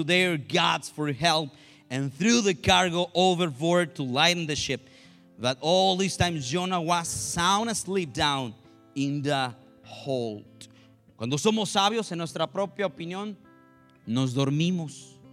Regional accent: Mexico; de donde yo vengo en México es una, es playa.

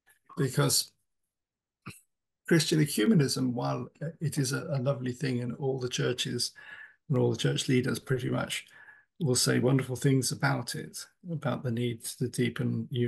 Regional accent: England, United Kingdom; And then as an English person, it is so cool to do stuff that is both church and state.

